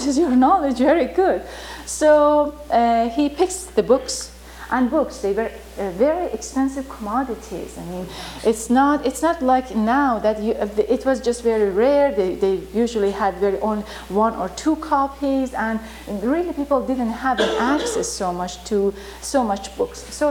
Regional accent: Tehran, Tehran Province, Iran; English is a second language; He's from the town that I am from, Tabriz in Iran. So, actually my parents, I'm from Tehran, but my parents and we speak Turkish.

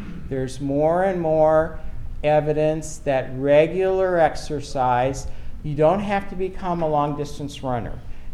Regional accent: Minnesota, United States; born there; I was born in Minnesota.

